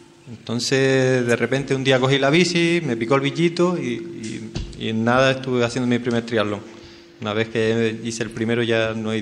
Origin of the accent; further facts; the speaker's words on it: Punta Mujeres, Canary Islands, Spain; also born or lived in Venezuela; nací en Venezuela, pero mis padres son canarios y me trajeron de chiquitito. O sea, yo soy conejero, de Punta Mujeres, para ser más exacto.